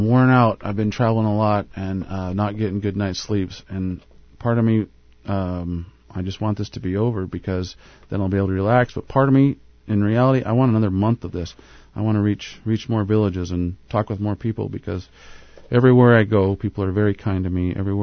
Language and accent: English; Oregon, United States; born there; now in Alaska, United States; I was born in Oregon, though, but I made it back up here.